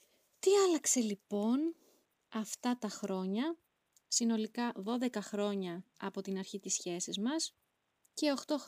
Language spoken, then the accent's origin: Greek; Livadeia, Central Greece, Greece; ότι εγώ είμαι από τη Λιβαδιά, εκείνος είναι από την Αύπακτο.